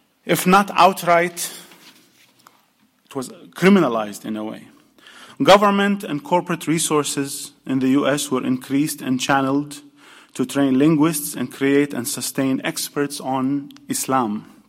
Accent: New York City, New York, United States; Another important example from my hometown of New York City

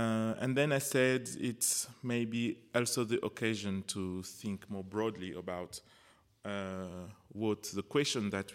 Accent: Lubumbashi, Haut-Katanga, DR Congo; English is a second language; Hello, so … I'm coming from Lubumbashi in Congo. I need to apologize for a couple of things. The first is my English. I'm not a native English speaker

